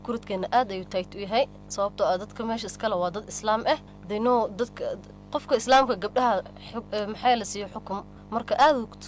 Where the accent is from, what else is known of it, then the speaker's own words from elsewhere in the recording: Garissa, Garissa County, Kenya; now in Kajiado, Kenya; naftirkeyga Gaars ayaan ka imaaday. Iskuulka markii aan bogey primary waxaan ku soo bogey magaalada Gaars, waxaan imaaday Kajado.